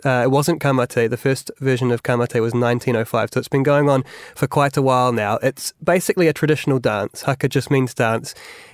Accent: New Zealand; which it's embarrassing as a New Zealander to watch.

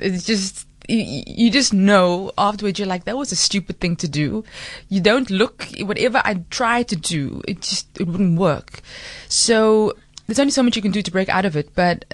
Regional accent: Cape Town, Western Cape, South Africa; I grew up in Cape Town.

